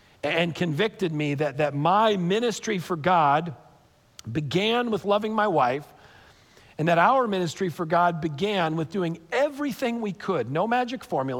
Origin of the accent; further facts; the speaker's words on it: Connecticut, United States; When my parents got married, neither one of them were Christians. I grew up in Connecticut.